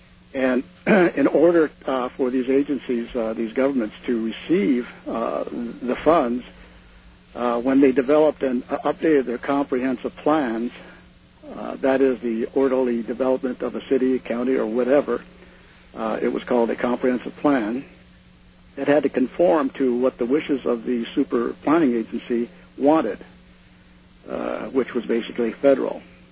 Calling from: Brewster, Washington, United States; I'm calling from Brewster, Washington.

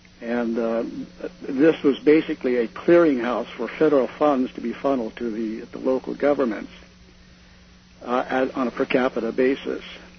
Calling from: Brewster, Washington, United States; I'm calling from Brewster, Washington.

